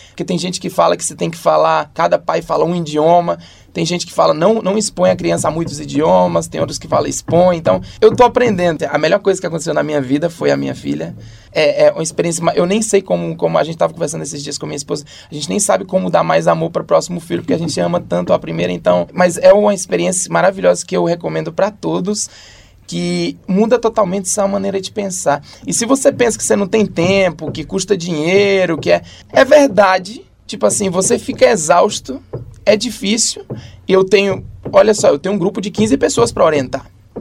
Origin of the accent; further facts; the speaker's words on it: Northeast Region, Brazil; você é descendente de índio, você é descendente de... Então, é tão misturado, principalmente eu, de onde eu venho, do Nordeste.